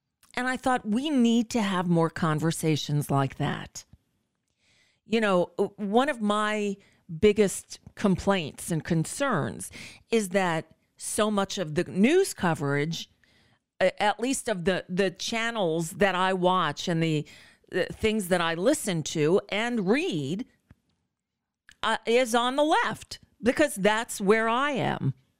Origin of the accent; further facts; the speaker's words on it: Florida, United States; Now, you might know I have history with Joy Reid. We're both from South Florida.